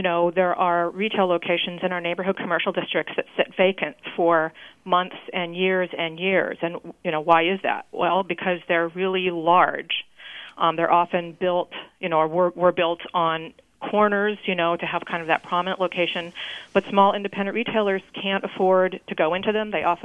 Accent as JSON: {"language": "English", "region": "Midwest", "country": "United States", "lives_now": "San Francisco, United States", "said": "I'm also from the Midwest. You know, I live in San Francisco for a reason. I'm raising a family here for a reason."}